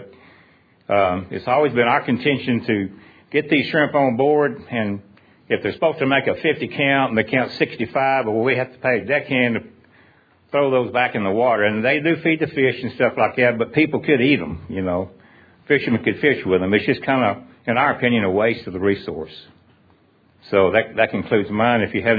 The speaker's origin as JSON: {"language": "English", "town": "Baytown", "region": "Texas", "country": "United States", "said": "I'm from Baytown, Texas. I'm a commercial shrimper. I've been doing this for 45 years"}